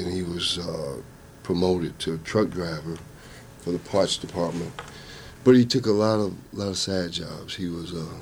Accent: Louisville, Kentucky, United States; Well, I'm from Louisville, Kentucky. Mm-hmm. I grew up in Louisville, in an area that Louisvillians know as California.

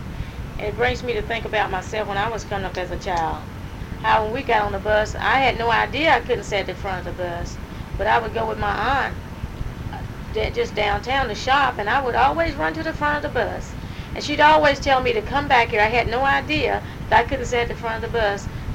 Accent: Henderson, United States; Of course, integration had already begun in my hometown in Henderson.

